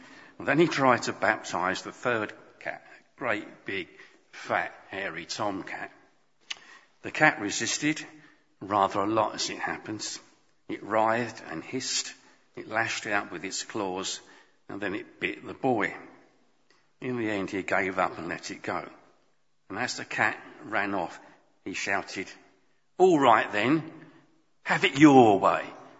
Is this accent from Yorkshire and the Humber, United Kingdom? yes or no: no; East Ham, London, United Kingdom; I was born in East Ham, where I spent my early years with my brother and our parents. We all lived together in two rooms